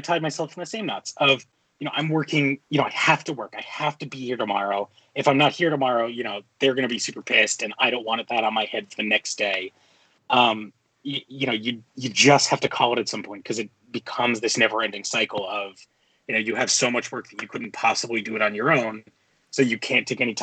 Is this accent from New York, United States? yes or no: yes; New York City, New York, United States; For all of my being born and raised in New York City, never worked like a real job in the States.